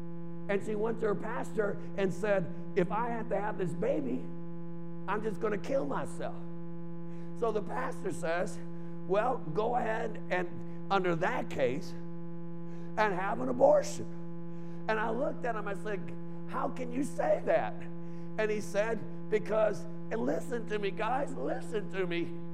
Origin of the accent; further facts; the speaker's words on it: Chicago, Illinois, United States; growing up in Chicago